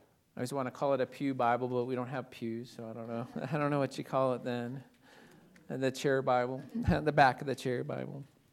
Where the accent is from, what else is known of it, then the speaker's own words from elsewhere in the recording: Greeley, Colorado, United States; as we joke on my hometown of Greeley